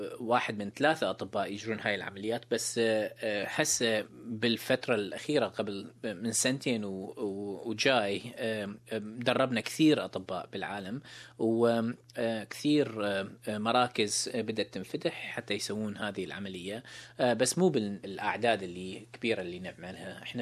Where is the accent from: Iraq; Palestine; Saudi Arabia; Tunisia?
Iraq; moved away as an adult; now in Australia; هربت من العراق، وكنت لاجئ، فوصلت لأستراليا عن طريق القارب.